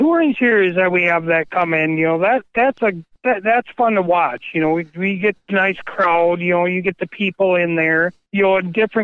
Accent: Sun Prairie, Wisconsin, United States; down from where I'm from Sun Prairie originally.

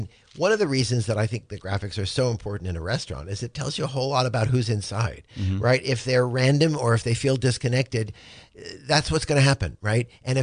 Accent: California, United States; also born or lived in San Francisco / New York; That's when I'm originally, even though I talk this way, I'm originally from California.

